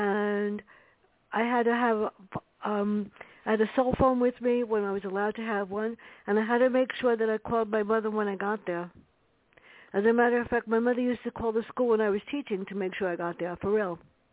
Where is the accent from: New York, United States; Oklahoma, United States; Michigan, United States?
New York, United States; It's about our life growing up in the South Bronx.